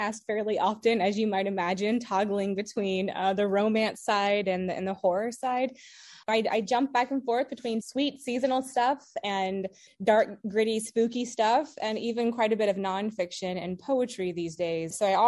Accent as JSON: {"language": "English", "town": "Bar Harbor", "region": "Maine", "country": "United States", "tie": "born or raised there", "said": "I grew up, spent some time growing up in Bar Harbor."}